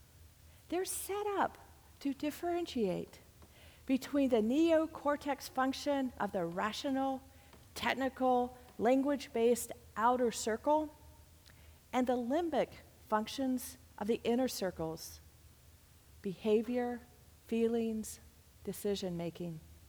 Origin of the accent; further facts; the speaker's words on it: North Carolina, United States; now in Ohio, United States; The example was even close to home for me, for my home state, considering for years the license plate read, North Carolina, first in flight.